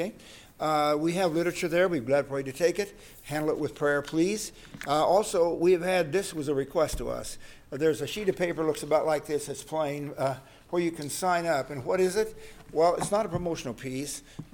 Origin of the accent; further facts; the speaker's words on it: Indiana, United States; And I was from Indiana. I'm a Hoosier. Raised in Indiana, saved at 21.